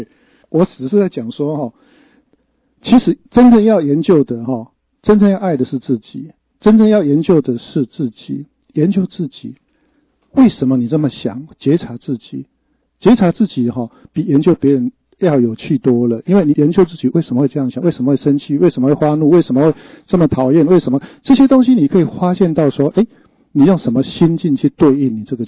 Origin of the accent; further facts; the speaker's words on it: Taiwan; 我们台湾人有一句话叫做老人囡仔想